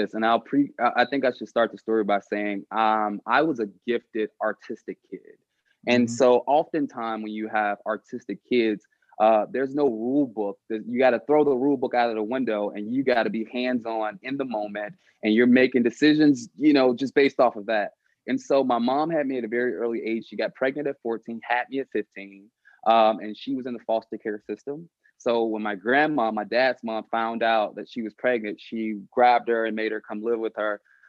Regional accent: Chicago, Illinois, United States; I'm a Chicago native. I grew up what would be called a hybrid Chicagoan. So I was a West Sider and a South Sider equally.

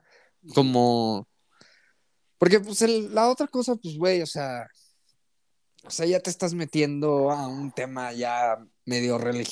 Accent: Mexico City, Mexico; born there; es mi cultura mexicana, que yo nací en Tepito

